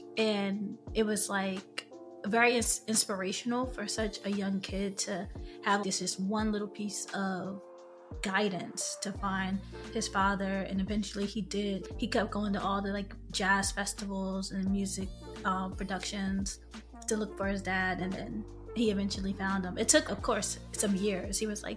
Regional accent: Philadelphia, Pennsylvania, United States; I am from Philly, the 215, better known for cheesesteaks and pretzels and our famous water ice.

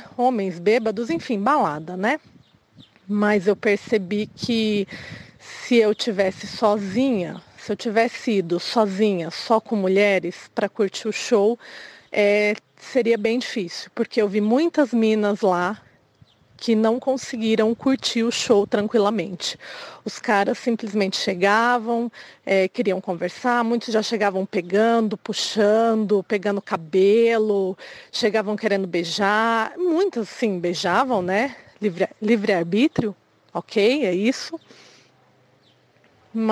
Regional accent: Indaiatuba, São Paulo, Brazil; sou de Indaiatuba, tenho 36 anos

